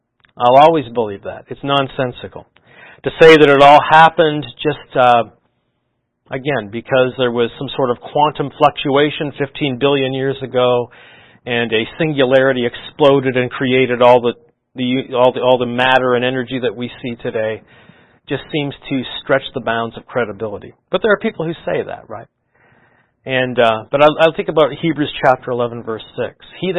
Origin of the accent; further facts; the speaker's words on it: Southern Canada, Canada; even though I grew up in Canada, which is fairly far north, I was in southern Canada